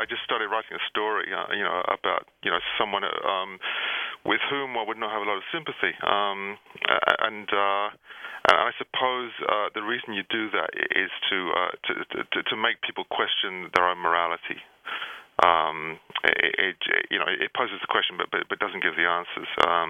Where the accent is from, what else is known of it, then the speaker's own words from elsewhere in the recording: London, United Kingdom; You know, I grew up in London, and I had access to quite a lot of interesting live music.